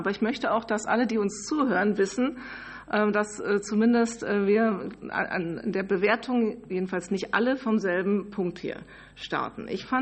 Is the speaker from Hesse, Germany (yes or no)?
yes; Hesse, Germany; Ich kenne allein, ich komme übrigens auch aus Hessen, etliche Belege dafür, dass das geschehen ist.